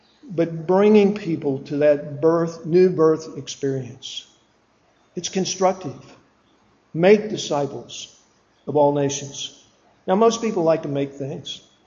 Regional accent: Midwest, United States; back on the mainland growing up in the Midwest, we had this expression

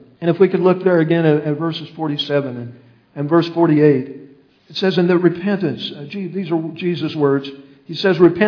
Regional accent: Illinois, United States; now in California, United States; We came from Illinois, many of you know, and Illinois is a little different than California.

